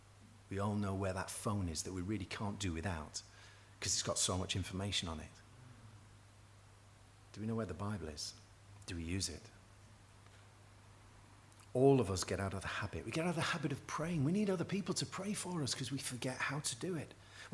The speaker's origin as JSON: {"language": "English", "country": "United Kingdom", "said": "We're British, aren't we? We've got certain things that we run to naturally."}